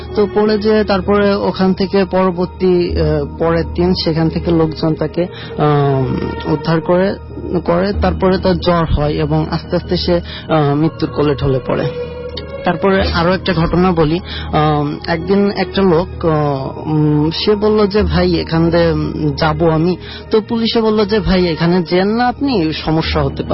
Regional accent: Narail, Khulna Division, Bangladesh; আমি নড়াইল থেকে এসেছি।

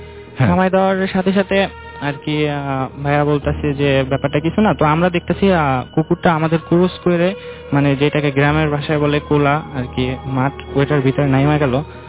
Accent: Barisal, Barisal Division, Bangladesh; now in Mohammadpur, Bangladesh; আমি আসছি মোহাম্মদপুর থেকে, আমার হোম টাউন বরিশালে।

